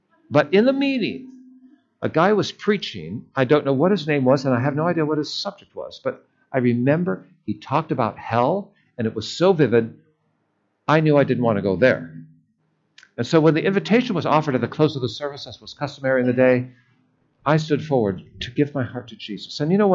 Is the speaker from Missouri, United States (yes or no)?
no; Seattle, Washington, United States; now in Indiana, United States; I have a heart for Alaska because I grew up in Seattle.